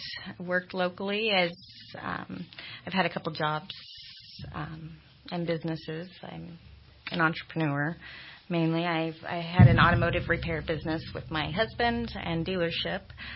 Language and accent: English; Eugene, Oregon, United States; now in Redding, United States; I'm from Eugene, Oregon. I grew up in Eugene until the age of 18. Traveled a little bit along the Sierra Nevadas. Took some time. Ended up in Redding about 1999. I've been here ever since.